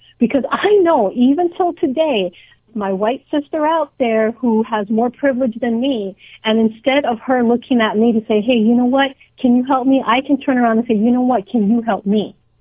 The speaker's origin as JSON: {"language": "English", "region": "Hawaii", "country": "United States", "tie": "born or raised there", "said": "I was born and raised in Hawaii. I lived here in Washington State since 1983."}